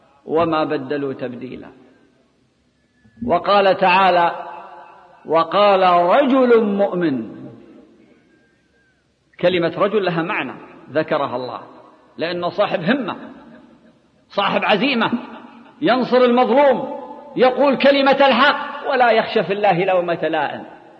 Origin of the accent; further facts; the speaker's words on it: Kuwait; عندنا في الكويت بلد ديمقراطي